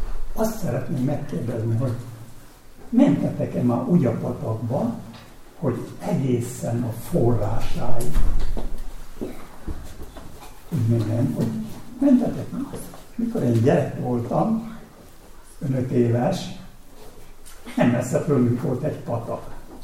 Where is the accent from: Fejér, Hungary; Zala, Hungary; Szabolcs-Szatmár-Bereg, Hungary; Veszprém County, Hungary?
Veszprém County, Hungary; Nemesvámos; born there; Na hát, én Nemesvámoson születtem, és képzeljétek el, hogy a falun folyik egy patak keresztül